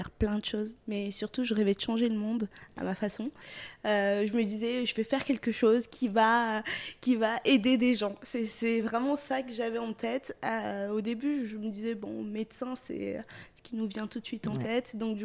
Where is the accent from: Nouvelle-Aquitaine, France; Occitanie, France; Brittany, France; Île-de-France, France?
Île-de-France, France; Paris; de Paris, développeuse web depuis une reconversion en 2019